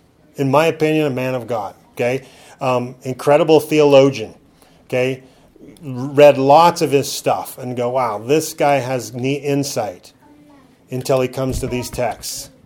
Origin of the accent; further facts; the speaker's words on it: Oregon, United States; I'm from Oregon, you know.